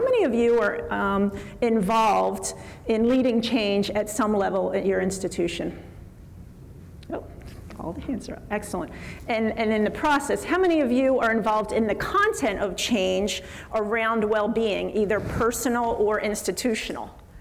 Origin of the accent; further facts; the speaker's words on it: Camden, New Jersey, United States; I'm from Camden, New Jersey.